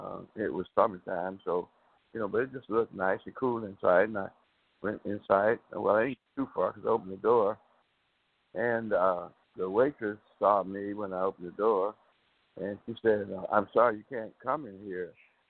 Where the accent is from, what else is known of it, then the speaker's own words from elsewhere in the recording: Tuskegee, Alabama, United States; I was born and raised around Alabama in the little town called Tuskegee.